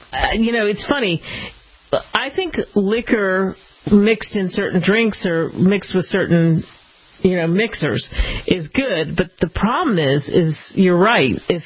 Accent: New Jersey, United States; We had this neighbor when I was growing up in Jersey over the bridge from Philly

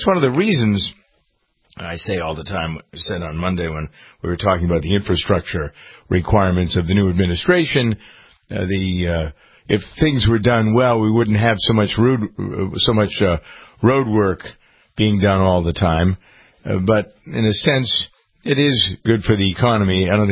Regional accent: Framingham, Massachusetts, United States; they're headquartered here in my hometown of Framingham

